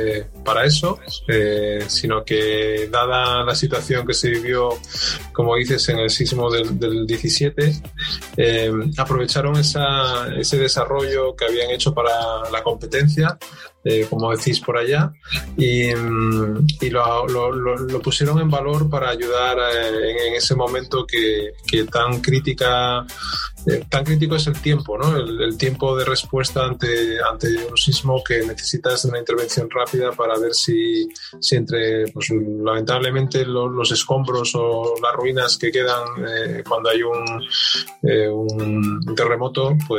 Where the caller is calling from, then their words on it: Asturias, Spain; desde Asturias, España